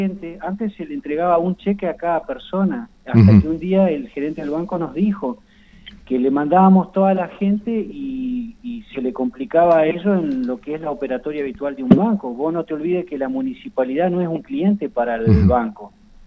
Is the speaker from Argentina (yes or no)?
yes; Neuquén, Argentina; yo soy de Neuquén y somos 30.000, 40.000 habitantes